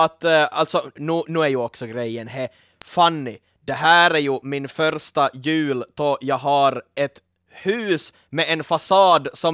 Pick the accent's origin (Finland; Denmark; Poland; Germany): Finland; Ostrobothnia; Mind you, jag är uppvuxen i Österbotten.